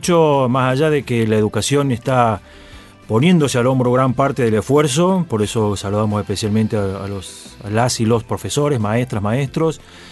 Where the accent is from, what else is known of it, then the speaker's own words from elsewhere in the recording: San Carlos Minas, Córdoba, Argentina; como es el caso de, bueno, San Carlos Mina, mi pueblo